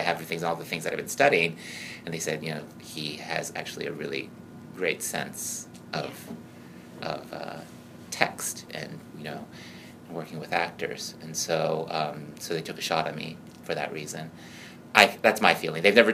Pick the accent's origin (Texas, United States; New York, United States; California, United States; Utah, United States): Texas, United States; Houston; especially growing up in Houston, Texas in a really you know, predominantly white neighborhood